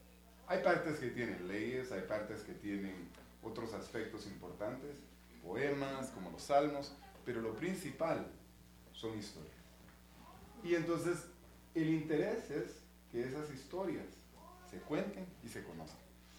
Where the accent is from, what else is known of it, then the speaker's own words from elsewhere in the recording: Guatemala; now in Postville, United States; Soy originario de Guatemala. Así es que voy a poner mi punto acá. Nací en Guatemala y ahorita estoy viviendo en el noreste de Iowa, como por aquí perdido en medio del país.